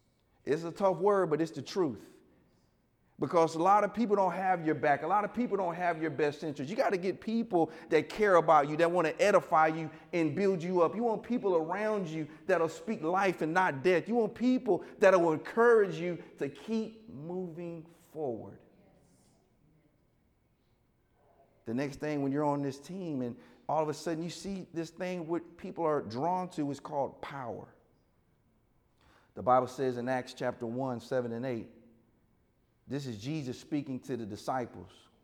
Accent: the South, United States; You know, I'm from the South, man.

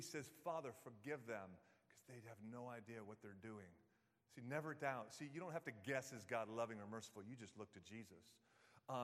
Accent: New York, United States; I'm like, hi, I'm a pastor from New York, and we're just here to see what you're doing.

